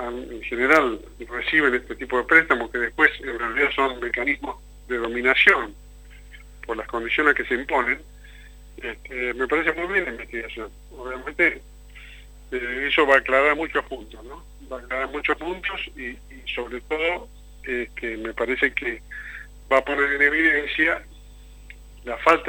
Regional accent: Salta, Argentina; como yo somos salteños

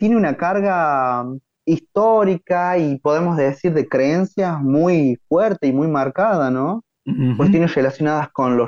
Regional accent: La Rioja, Argentina; nuestra provincia, porque también nosotros, como riojanos y riojanas

